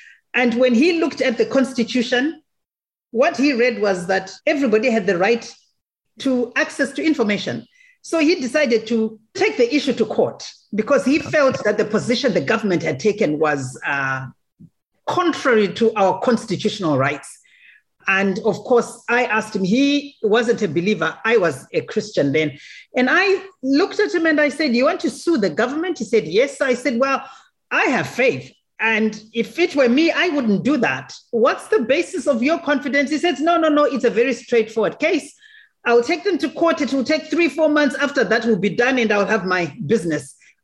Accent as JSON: {"language": "English", "country": "Zimbabwe", "said": "So I am a Zimbabwean, born in Zimbabwe. Zimbabwe is a beautiful little country in Southern Africa."}